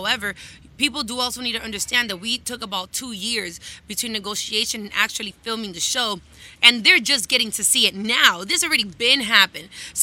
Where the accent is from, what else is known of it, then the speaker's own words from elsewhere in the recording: Miami, Florida, United States; because I was going, obviously, born and raised in Miami. My friends are American. My surrounding, my what I'm studying in school, my teachers. But at home, it was very Spanish, very Latin.